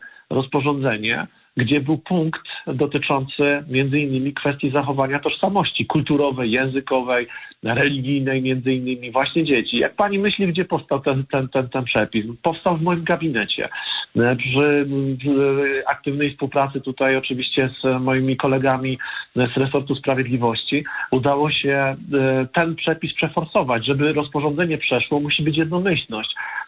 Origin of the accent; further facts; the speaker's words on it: Silesian Voivodeship, Poland; Nie tylko dlatego, że ja jestem ze Śląska i wiem, czym grozi ten dyktat